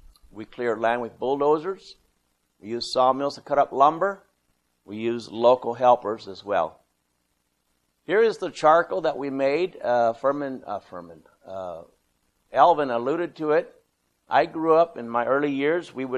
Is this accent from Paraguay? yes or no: yes; Paraguay; I grew up in Paraguay. I was 12 years old. We moved there.